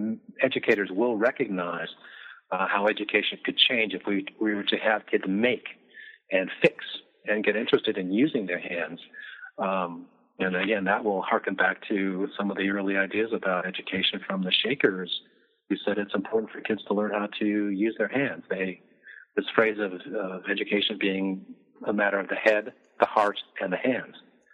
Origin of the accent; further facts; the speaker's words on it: Midwest, United States; I'm from the Midwest, so I like this story.